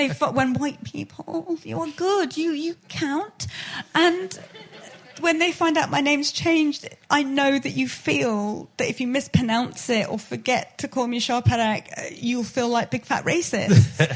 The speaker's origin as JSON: {"language": "English", "country": "United Kingdom", "said": "mostly I'm like, I'm as British as the rest of you, but when it comes to the Irish, I'm like, yeah, you lot fuck them up."}